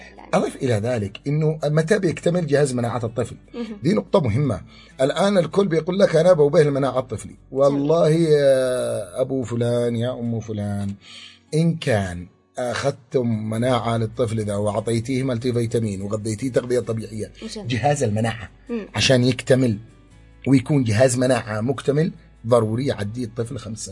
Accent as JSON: {"language": "Arabic", "country": "Yemen", "said": "لكن تخيلي انه فعلا ما فيش زكام عندنا في اليمن على مدى 10 سنوات"}